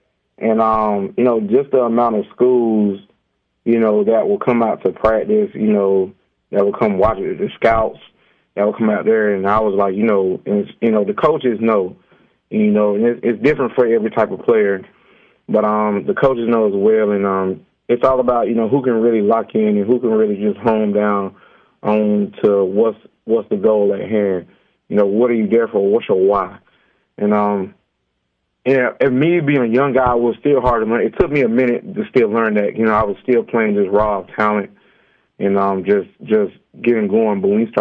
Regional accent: Goldsboro, North Carolina, United States; I grew up in Goldsboro, North Carolina. I went to Goldsboro High School.

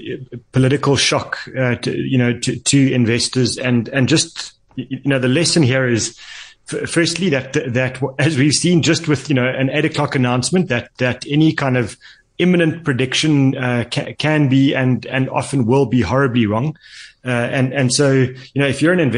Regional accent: South Africa; as a South African

